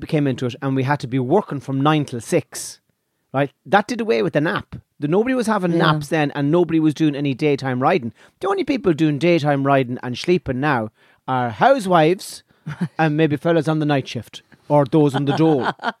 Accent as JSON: {"language": "English", "country": "Ireland", "said": "I'm sure Irish people were doing the same, but I'm telling you, it's once we started working for the man."}